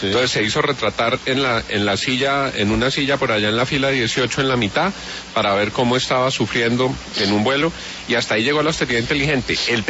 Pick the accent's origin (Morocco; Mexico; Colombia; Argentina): Colombia